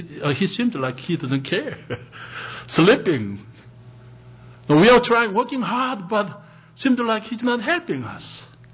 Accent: Busan, South Korea; And we had friends from Busan, my hometown.

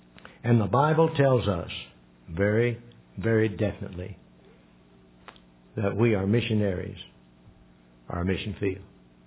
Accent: Indiana, United States; I said, "I'm American too." They went, you know, they just realized. I said, "Where are you from?" They said, "Kentucky." I said, "Kentucky?" I said, "I'm from Indiana. My parents, all my in-laws, from Kentucky."

